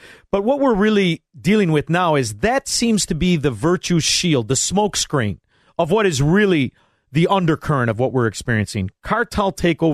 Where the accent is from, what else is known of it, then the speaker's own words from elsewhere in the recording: Chicago, Illinois, United States; moved away; I could tell you from being a Chicagoan, now an ex-Chicagoan, however, I still am back periodically from time to time